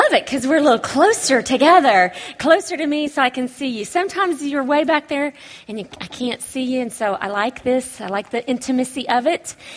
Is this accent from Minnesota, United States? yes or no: no; Oklahoma, United States; but I'm from Oklahoma. There's only two major universities there.